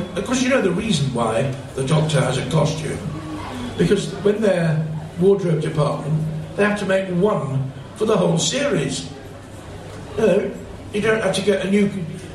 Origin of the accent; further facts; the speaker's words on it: Rochdale, North West England, United Kingdom; Passing over the fact, I come from Rochdale